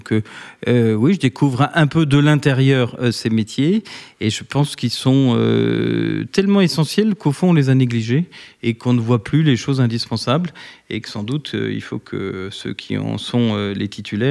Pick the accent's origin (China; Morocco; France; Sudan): France; Bourgogne-Franche-Comté; Moi je viens de Franche-Comté, donc les vins de Bourgogne, c'est quand même